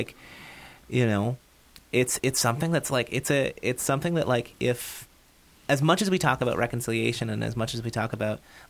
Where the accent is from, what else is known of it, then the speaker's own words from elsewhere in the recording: Newfoundland and Labrador, Canada; I'm originally from Newfoundland